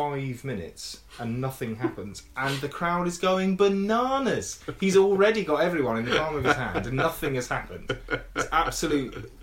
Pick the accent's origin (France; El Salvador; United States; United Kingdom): United Kingdom; Tunbridge Wells, South East England; where I grew up in Tunbridge Wells